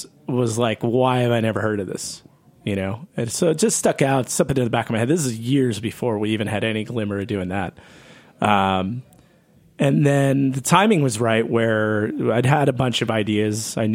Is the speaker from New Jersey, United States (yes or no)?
yes; Freehold, New Jersey, United States; No, I'm actually from a town called Freehold, which is closer in, and we spent all the summers down in Wildwood, New Jersey.